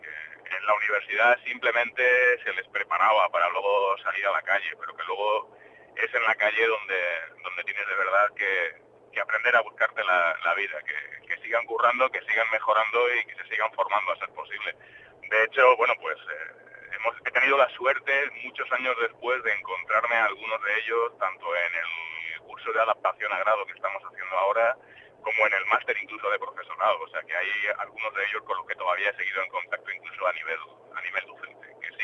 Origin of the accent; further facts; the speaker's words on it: Valencian Community, Spain; Desde que me trasladé de Alicante a Orihuela han sido 10 años dando clase allí, además al lado de mi pueblo.